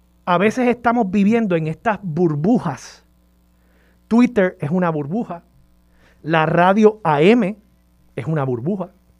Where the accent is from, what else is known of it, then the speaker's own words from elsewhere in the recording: Levittown, Puerto Rico; Levittown, sí. Mi pueblo natal. Y yo sé que Levittown está en Toa Baja, pero ustedes saben que la gente de Levittown nos creemos que Levittown es pueblo. Así que, sí, natal de Levittown.